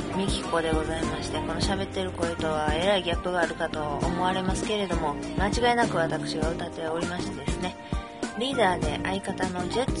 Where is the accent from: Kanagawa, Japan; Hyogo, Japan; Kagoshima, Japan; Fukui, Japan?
Hyogo, Japan; Kobe; accent: Kobe dialect; 私は神戸出身で